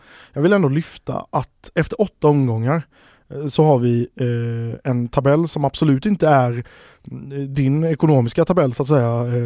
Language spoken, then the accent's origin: Swedish; Växjö, Kronoberg County, Sweden; jag är uppvuxen i hybridgrässtaden Växjö.